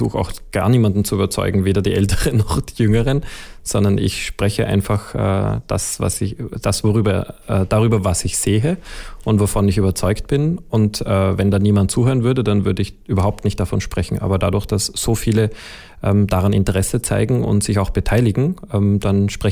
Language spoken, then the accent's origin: German; Salzburg, Austria; als ich bin in der Natur aufgewachsen in Salzburg und habe dort die Verbundenheit von allem wahrgenommen.